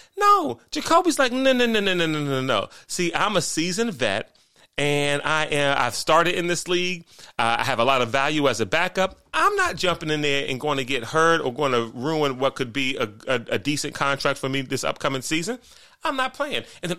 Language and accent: English; Washington, District of Columbia, United States; I'm a DC native, born and raised in Northeast DC, been in the DMV my entire life.